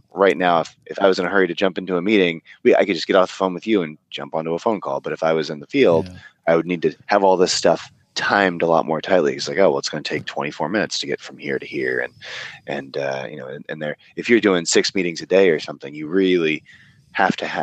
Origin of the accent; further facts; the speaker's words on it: Chicago, Illinois, United States; now in San Francisco, United States; I grew up in Chicago and moved out to California